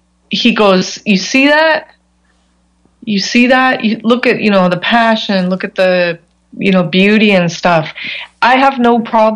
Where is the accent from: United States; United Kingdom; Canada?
Canada; because I'm nobody from Canada, right?